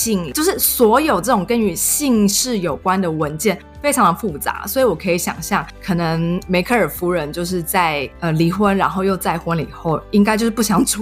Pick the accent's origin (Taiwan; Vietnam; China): Taiwan; now in Germany; 我是从台湾来的